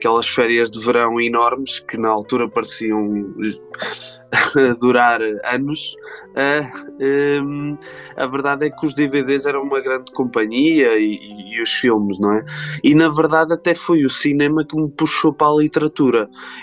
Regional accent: Estarreja, Aveiro, Portugal; Eu nasci em 2006, em Aveiro, mas sou natural de Estarreja, concelho de Estarreja.

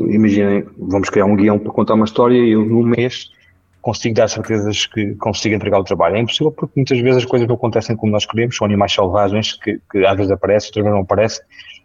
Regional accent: Porto Alegre, Rio Grande do Sul, Brazil; now in Portugal; Olha, eu sou de Porto Alegre, vivo no Alentejo

